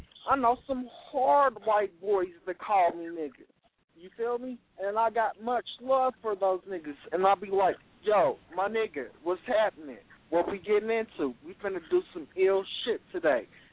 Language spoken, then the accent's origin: English; Kansas City, Missouri, United States; I'm from Kansas City.